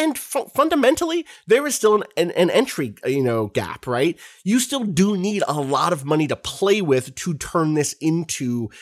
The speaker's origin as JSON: {"language": "English", "country": "United States", "said": "And I feel like I'm in a pretty comfortable place as an American, right?"}